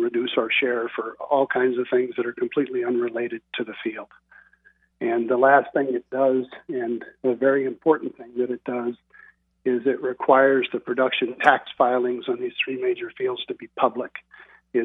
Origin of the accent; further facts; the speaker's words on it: Skagway, Alaska, United States; I'm a lifelong Alaskan. I grew up in Skagway.